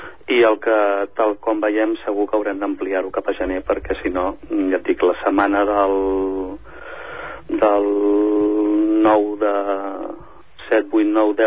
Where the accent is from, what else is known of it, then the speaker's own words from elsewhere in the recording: Ripollet, Catalonia, Spain; nosaltres som de Ripollet, la gent que va fundar l'estudi ara fa 20 anys, però estem ubicats a Cerdanyola, concretament al Pont Vell